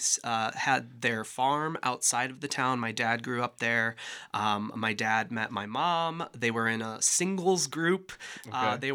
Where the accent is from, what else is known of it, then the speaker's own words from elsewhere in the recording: Walcott, Iowa, United States; Well, I actually grew up right outside of Davenport in Walcott, which has the world's largest truck stop, as many of our listeners know.